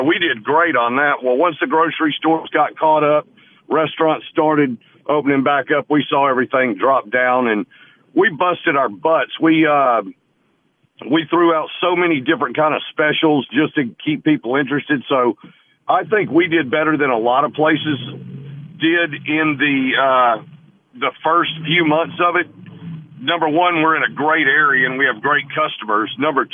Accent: Texas, United States; When I grew up in East Texas and we were doing this, we used hickory up there because that's what's prevalent.

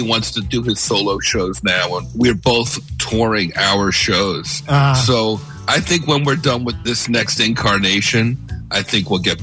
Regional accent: New Jersey, United States; And we're both from Jersey.

